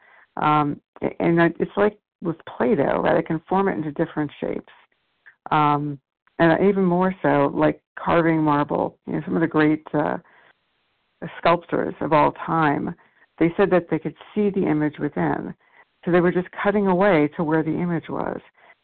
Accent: New York, United States; New York.

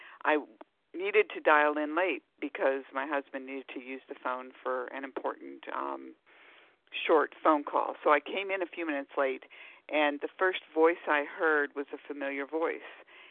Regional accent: Rhode Island, United States; I'm from Rhode Island

